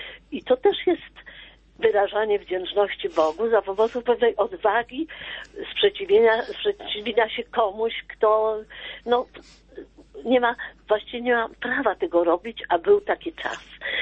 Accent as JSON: {"language": "Polish", "town": "Warsaw", "region": "Masovian Voivodeship", "country": "Poland", "tie": "born there", "said": "a ja się urodziłam na gruzach Warszawy"}